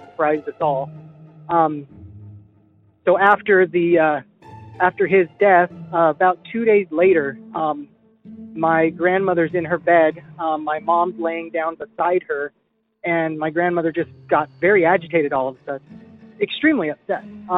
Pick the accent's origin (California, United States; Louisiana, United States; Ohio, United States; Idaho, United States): Idaho, United States; I'm from Idaho.